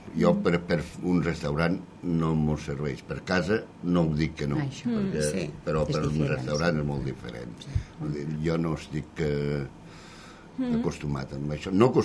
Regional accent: Rasquera, Catalonia, Spain; born there; Jo vaig néixer a Rasquera, vaig fer uns estudis al seminari

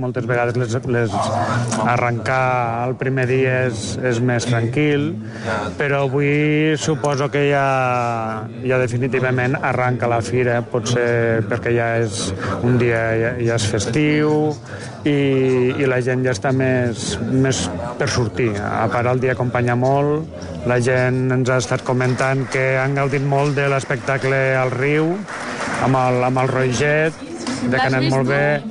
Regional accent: Catalonia, Spain; tenim l'avantatge de que com som ja de la Ribera

